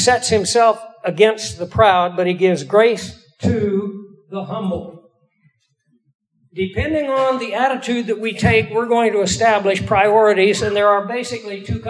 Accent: Kansas, United States; I grew up in Kansas.

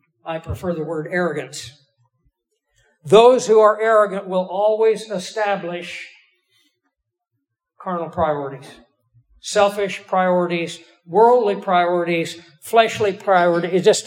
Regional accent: Kansas, United States; I grew up in Kansas.

